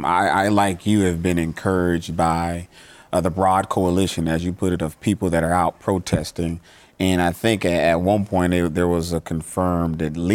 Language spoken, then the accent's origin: English; Charleston, South Carolina, United States; I demonstrated in my hometown, downtown Charleston